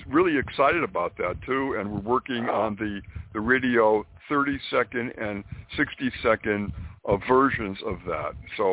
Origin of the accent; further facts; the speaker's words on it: New England, United States; now in New York, United States; And when I came to New York from New England, that's exactly what I did.